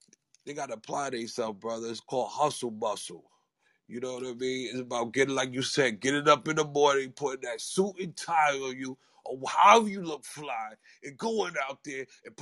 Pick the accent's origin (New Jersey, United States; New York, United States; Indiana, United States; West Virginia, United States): New York, United States; New York City; I'm from New York City, Harlem, New York City.